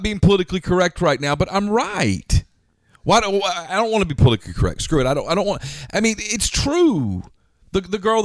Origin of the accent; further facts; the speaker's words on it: Ruston, Louisiana, United States; It reminds me so much of when I was a kid growing up in Ruston.